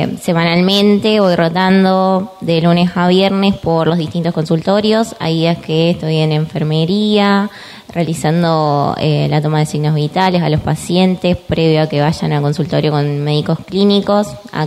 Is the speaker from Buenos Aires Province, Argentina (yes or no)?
no; San Salvador, Entre Ríos, Argentina; Soy de San Salvador, Entre Ríos. Departamento, el último creado en la provincia.